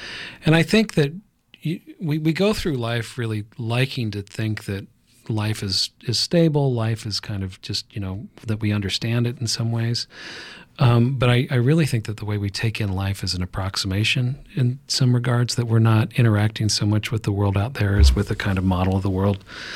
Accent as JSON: {"language": "English", "region": "the West", "country": "United States", "tie": "born or raised there", "said": "And even though I grew up in the West, I'd never had an experience where I'd seen, you know, every horse in a paddock lying down."}